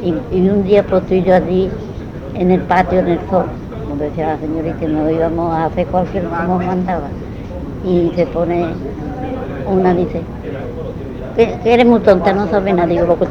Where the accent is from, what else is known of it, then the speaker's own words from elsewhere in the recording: Monda, Andalusia, Spain; De Monda.